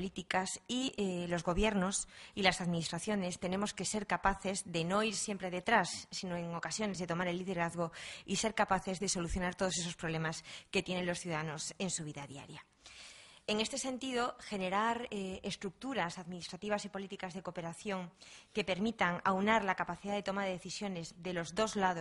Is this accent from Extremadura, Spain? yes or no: yes; Badajoz, Extremadura, Spain; yo soy de Badajoz, no hace falta que os diga más. Soy de la frontera